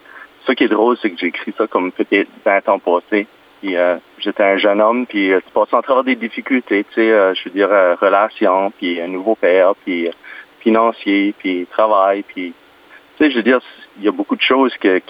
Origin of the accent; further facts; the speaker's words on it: Tracadie, New Brunswick, Canada; accent: Acadian; d'enlever le petit côté acadien qu'on a. Là, moi je viens de Tracadie